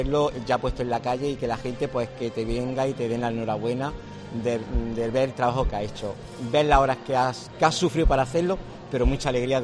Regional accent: Guadix, Andalusia, Spain; de allí, de donde yo soy, de Guadix.

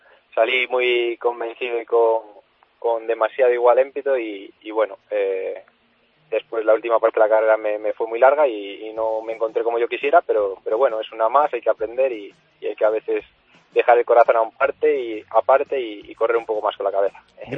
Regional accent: Ponferrada, Castile and León, Spain; yo como buen deportista que soy de Ponferrada

